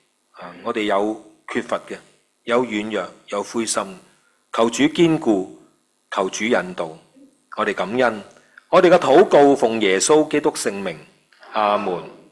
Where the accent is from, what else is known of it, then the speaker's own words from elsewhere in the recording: Hong Kong; 我们香港人很厉害